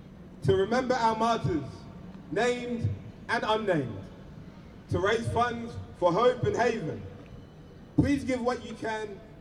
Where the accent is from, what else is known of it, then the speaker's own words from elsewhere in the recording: Melbourne, Victoria, Australia; I was born here in Australia. My parents came in 2003, and I've been here all my life. So Melbourne's all I know, but I do have family and all my family back in Sudan.